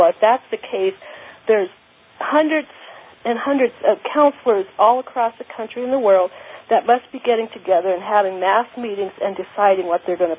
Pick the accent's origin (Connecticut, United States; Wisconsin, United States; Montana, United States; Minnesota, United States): Montana, United States; I'm from Montana, so I know exactly what you're talking about.